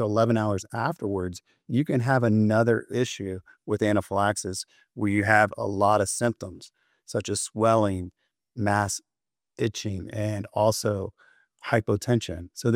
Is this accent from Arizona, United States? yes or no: yes; Gilbert, Arizona, United States; I'm from Gilbert, Arizona.